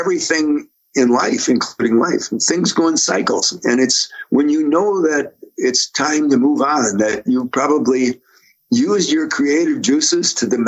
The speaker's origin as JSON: {"language": "English", "town": "Wausau", "region": "Wisconsin", "country": "United States", "said": "because we're from Wausau."}